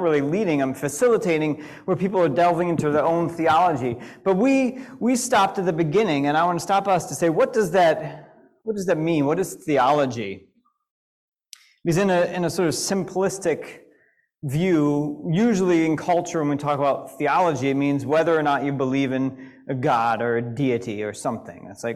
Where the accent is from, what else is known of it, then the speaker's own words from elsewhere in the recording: South West England, United Kingdom; I'm ordained Unitarian Universalist minister, and I grew up in Unitarian Universalism, actually mainline, so not that far away, in Devon.